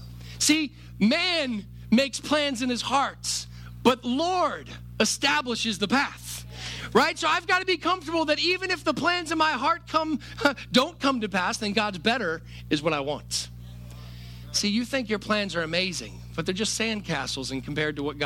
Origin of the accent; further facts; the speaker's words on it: Virginia, United States; I'm from Virginia. I can say y'all. It's not hipster. I grew up my whole life here.